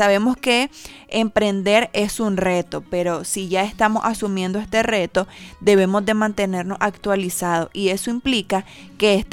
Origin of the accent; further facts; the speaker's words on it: Nicaragua; como nicaragüenses consumimos mucho lácteo